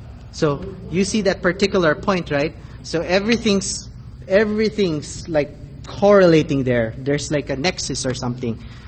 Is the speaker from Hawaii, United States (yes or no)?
yes; Hawaii, United States; So I said I'm from Hawaii